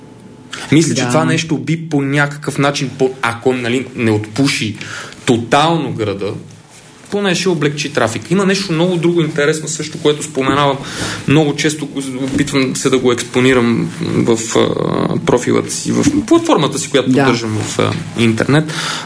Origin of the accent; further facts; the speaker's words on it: Sofia, Sofia City, Bulgaria; moved away; Прекарал съм така доста голяма част от живота си в центъра на София. Роден съм в София. Може би по-голямата част от живота си не съм живял в България и София